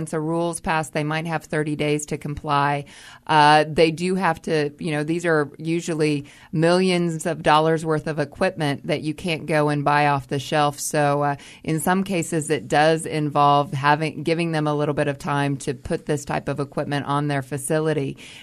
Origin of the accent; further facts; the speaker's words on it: United States; and then I grew up in the Oklahoma, Texas area of the country